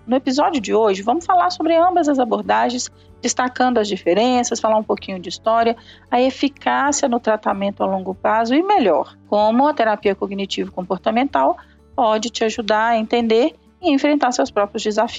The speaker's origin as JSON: {"language": "Portuguese", "region": "Minas Gerais", "country": "Brazil", "said": "Como mineiro, eu tô sempre usando essas expressões."}